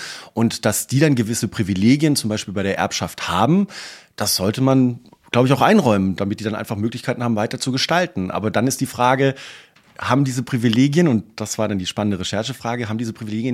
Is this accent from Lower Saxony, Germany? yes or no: no; Baden-Württemberg, Germany; born there; Ich bin in Baden-Württemberg geboren.